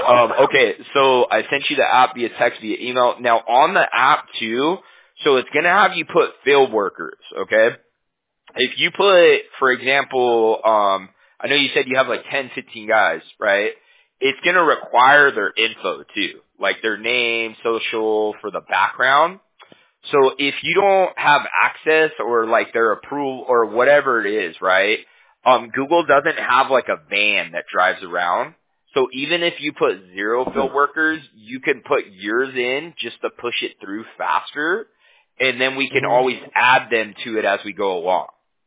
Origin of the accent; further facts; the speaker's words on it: Huntington Beach, California, United States; because I'm from Huntington Beach, right? So it's like a 7 hour drive, you know.